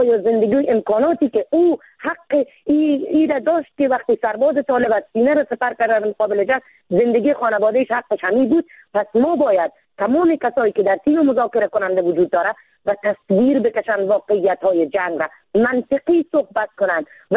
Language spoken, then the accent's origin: Persian; Afghanistan; من زن افغان هستم، من شیر زن هستم.